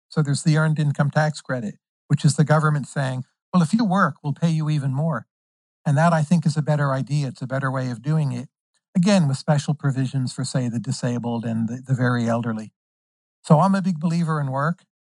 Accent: New Jersey, United States; You know, I'm from New Jersey, and where I'm from, what people would do is jump out in front of these things just to laugh

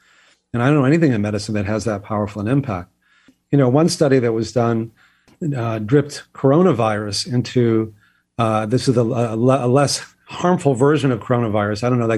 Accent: Texas, United States; You know, I grew up in Texas where exercise was always punishment, you know, go take a lap or give me 50 pushups or whatever.

